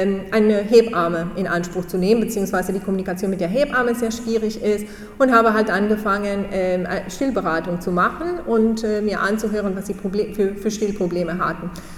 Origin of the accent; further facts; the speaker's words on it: Colombia; now in Düsseldorf, Germany; ich wohne mittlerweile in Düsseldorf, ich komme ursprünglich aus Kolumbien und lebe in Düsseldorf seit 11 Jahren